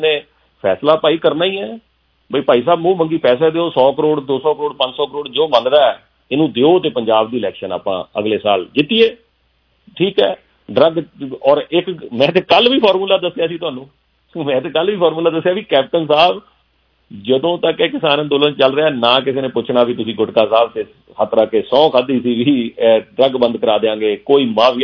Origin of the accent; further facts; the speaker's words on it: Punjab, India; ਫਿਰ ਅਸੀਂ ਵੀ ਪੰਜਾਬ ਤੋਂ ਆਏ ਹਾਂ।